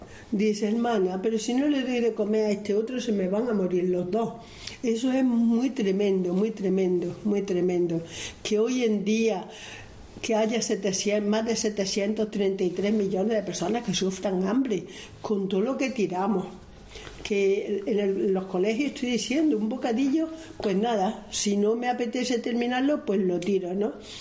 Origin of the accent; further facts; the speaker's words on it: Córdoba, Andalusia, Spain; porque claro, yo soy de Córdoba